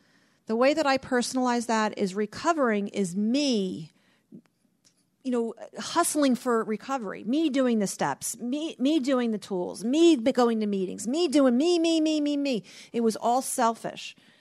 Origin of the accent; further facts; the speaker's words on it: Mount Laurel, New Jersey, United States; my hometown of Mount Laurel, New Jersey, where I grew up